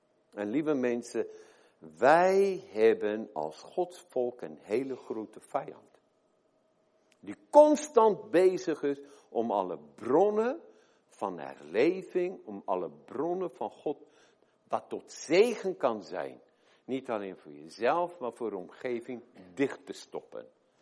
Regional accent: South Africa; Dutch is a second language; En komen uit het droog land, ik kom uit Zuid-Afrika, ik kan het ook horen, ik leg wel eens de klemtoon verkeerd.

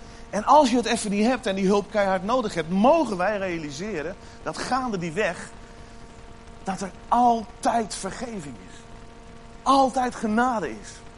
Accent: Netherlands; Tuurlijk weet ik wel, wij zijn Nederlanders, dus wij willen alles perfect doen.

